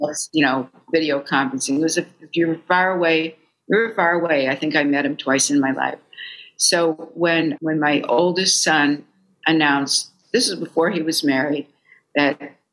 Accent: Fargo, North Dakota, United States; moved away as an adult; now in New York, United States; Well, like I told you, I was raised in Fargo, which was a wonderful place to grow up. But I was really hell bent on leaving because I wanted a job in the magazine industry

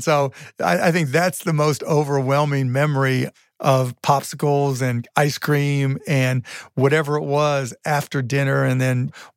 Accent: Pittsburgh, Pennsylvania, United States; So I was born in Squirrel Hill, which is, at that point in time, the Jewish part of town, on Hobart Street.

